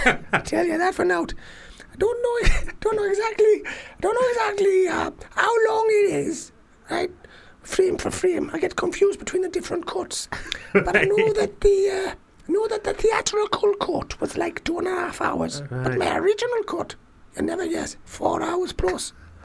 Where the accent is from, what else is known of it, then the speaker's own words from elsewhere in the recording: North East England, United Kingdom; accent: Geordie; I'm another Geordie.